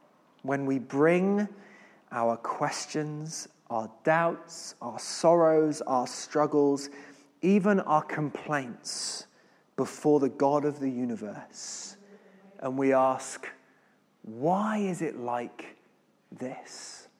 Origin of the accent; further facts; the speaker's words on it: United Kingdom; Fine, thank you, because we're British.